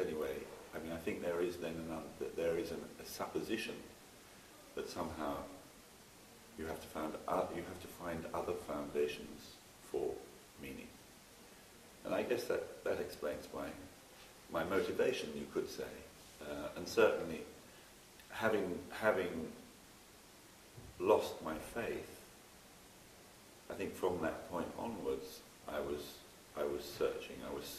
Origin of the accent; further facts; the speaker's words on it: Hampstead, London, United Kingdom; born there; I was born in Hampstead, in London, in 1950.